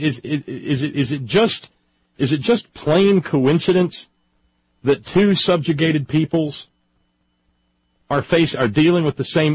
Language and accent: English; Appalachia, United States; in the flow of being an Appalachian person subjected to mountaintop removal